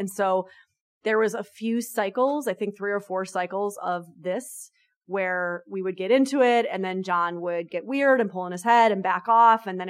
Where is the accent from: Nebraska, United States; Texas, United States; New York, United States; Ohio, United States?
New York, United States; I'm a New Yorker. I say what I mean.